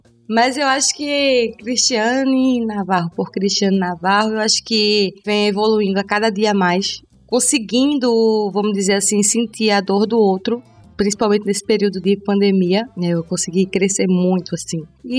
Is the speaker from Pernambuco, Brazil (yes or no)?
yes; Recife, Pernambuco, Brazil; born there; Eu nasci em Pernambuco, na cidade do Recife. Mais exatamente, num hospital português.